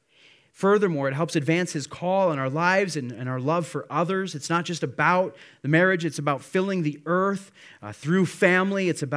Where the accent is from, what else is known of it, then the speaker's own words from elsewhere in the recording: Midwest, United States; I grew up kind of in the Midwest. And so, you know, not a ton of amens, but did ministry in the South for a while.